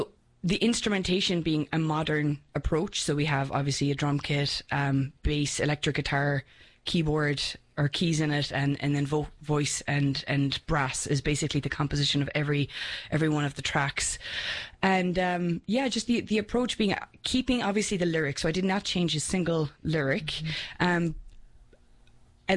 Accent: Ireland; Born and bred in Ireland, would you believe?

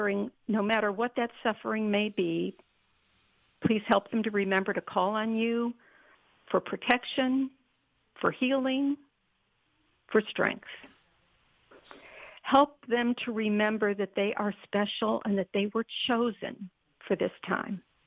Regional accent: Detroit, Michigan, United States; she also references a lot from the area that I grew up in the Detroit area.

